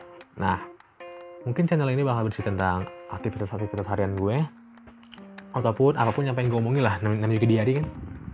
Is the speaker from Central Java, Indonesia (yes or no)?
no; Tangerang, Banten, Indonesia; now in Malang, Indonesia; umur gue 19 tahun. Asal gue kota Tangerang. Tapi gue lagi di Malang karena lagi kuliah.